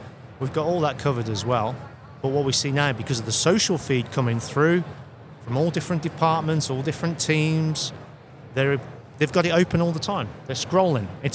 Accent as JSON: {"language": "English", "region": "England", "country": "United Kingdom", "said": "We're from England. You may be able to tell by my accent."}